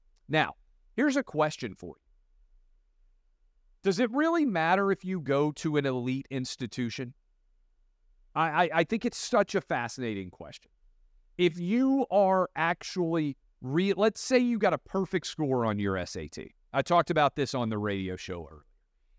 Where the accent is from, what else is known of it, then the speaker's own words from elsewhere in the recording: Tennessee, United States; As a kid growing up in Tennessee, I took a scholarship to GW.